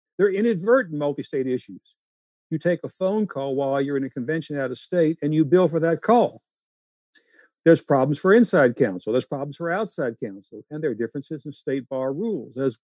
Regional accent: Louisiana, United States; Look, I was born and raised in Louisiana, although I really talk fast for a Southerner.

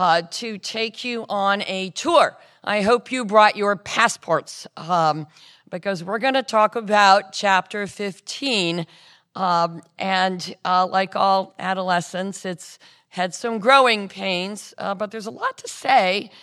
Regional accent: Houston, Texas, United States; born there; moved away; While a native Texan, I was born in Houston, Herman Hospital, didn't stay very long, and most of my professional life has been elsewhere

